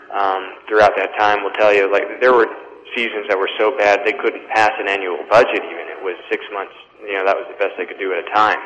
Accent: Pennsylvania, United States; I grew up in the Poconos

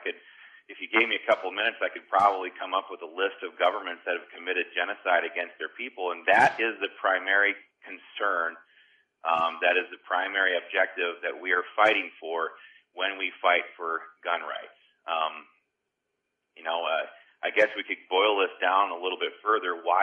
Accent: Iowa, United States; I know Iowa, my home state, is one of those states

